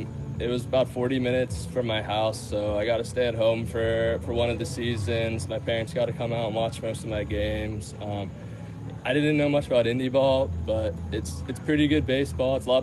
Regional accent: Pittsburgh, Pennsylvania, United States; I mean, growing up in Pittsburgh, calling Pittsburgh home, normally the off season's a lot of snow and a lot of cloudy days, cold

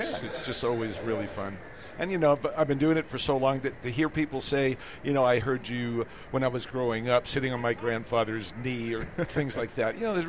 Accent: Brooklyn, New York, United States; You know, I grew up in Brooklyn. My parents were huge Brooklyn Dodger fans. I started going to games when I was 6.

